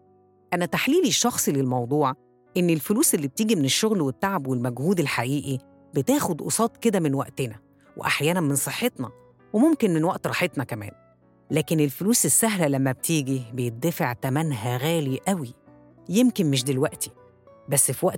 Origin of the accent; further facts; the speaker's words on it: Egypt; مش بس كمصريين، لا ده كمان كشعوب عربية